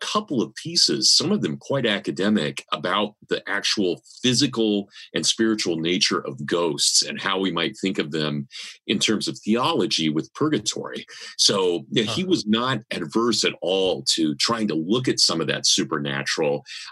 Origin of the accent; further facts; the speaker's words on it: Kansas, United States; accent: Kansas; sorry, my Kansas accent, really talks about that, right?